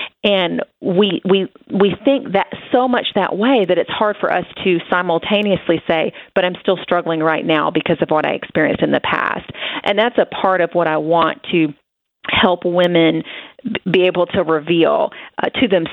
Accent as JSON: {"language": "English", "region": "the South", "country": "United States", "said": "I'm from the South, and we're so accustomed when somebody says, how are you doing? We just say, I'm fine."}